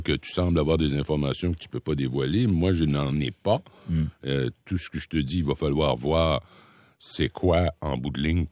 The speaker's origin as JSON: {"language": "French", "town": "Rimouski", "region": "Quebec", "country": "Canada", "said": "il faut savoir que je suis de Rimouski"}